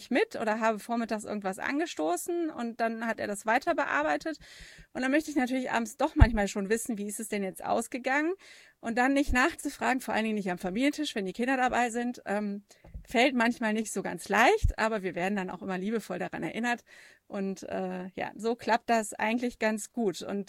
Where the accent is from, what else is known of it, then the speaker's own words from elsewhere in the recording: North Rhine-Westphalia, Germany; als Tourismusbeauftragte für meine Heimat im Bergischen Land, wo wir auch wohnen.